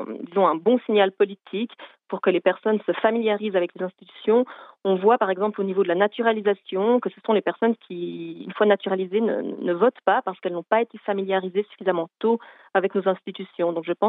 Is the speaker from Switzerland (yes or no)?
yes; Switzerland; aujourd'hui j'espère en tant que Suisse, de troisième génération